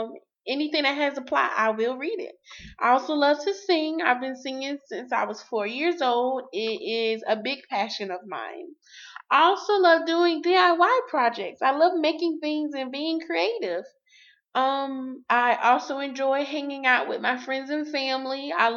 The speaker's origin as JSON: {"language": "English", "town": "Newberry", "region": "South Carolina", "country": "United States", "also_born_or_lived": "Kingstree", "lives_now": "Columbia, United States", "said": "I'm 18 years old. I live in Columbia, South Carolina. I'm from Newberry, South Carolina, but born in Kingtree, South Carolina."}